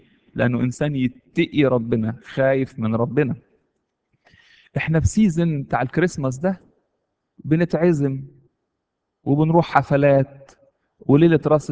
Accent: Egypt; تفتكروا في السجن عندنا في مصر هيعملوا فيه ايه؟

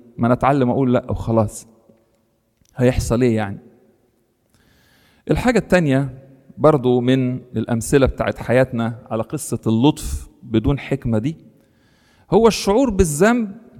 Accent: Egypt; زي واحده من الحاجات اللي هي معتاده عندنا جدا احنا كمصريين

